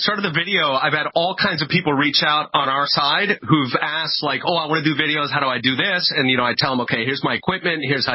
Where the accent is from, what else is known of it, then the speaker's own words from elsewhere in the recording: Philadelphia, Pennsylvania, United States; I grew up in Philadelphia, and you walk through like South Philly and you can see all the street corners.